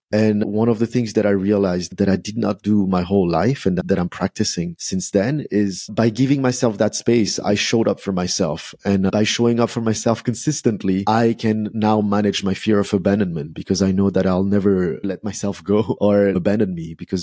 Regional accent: France; I grew up in France. So I was born and raised in France. And my father was a very typical immigrant father.

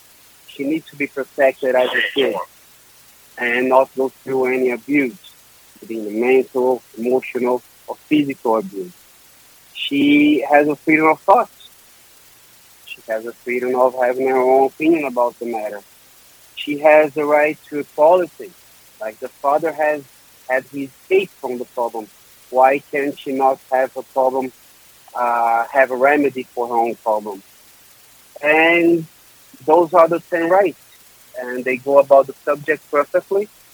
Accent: Brazil; Jennifer is a young girl who lives in the community back in Brazil, in my hometown.

